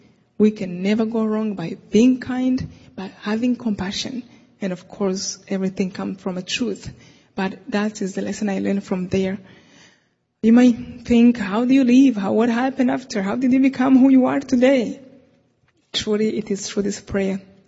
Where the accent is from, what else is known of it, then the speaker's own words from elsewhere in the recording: Rwanda; Well, I told him I'm from Rwanda, and I remember his eyes opened big.